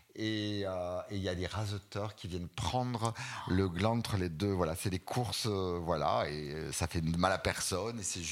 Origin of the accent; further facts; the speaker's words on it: Provence-Alpes-Côte d'Azur, France; pour la faire courte, je viens de Camargue.